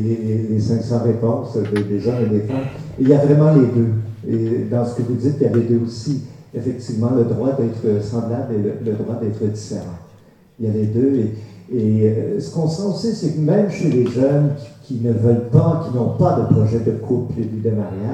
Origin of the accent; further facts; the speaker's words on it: Canada; Chez nous, au Canada, ça fait déjà presque 10 ans.